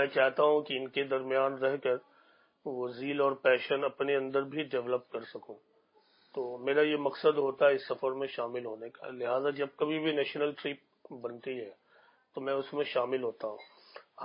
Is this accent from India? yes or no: yes; Patna, Bihar, India; اور میں بہار پٹنہ سے تعلق رکھتا ہوں.